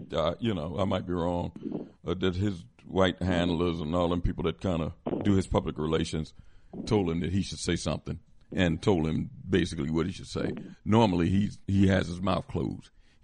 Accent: Missouri, United States; I'm from Missouri. You got

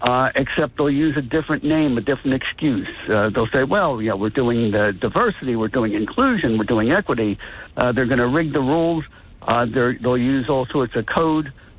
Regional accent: Atlantic City, New Jersey, United States; And it is personal because growing up in Atlantic City, you know, some of, my biggest role models who really affected my life were Black men and women

